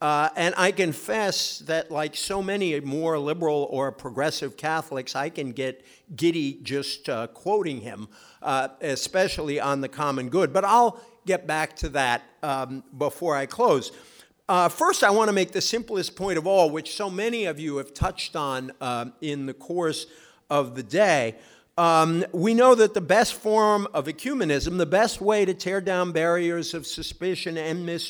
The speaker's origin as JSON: {"language": "English", "region": "Massachusetts", "country": "United States", "tie": "born or raised there", "said": "And I was told that one of the reasons that I was chosen is because I grew up in Massachusetts."}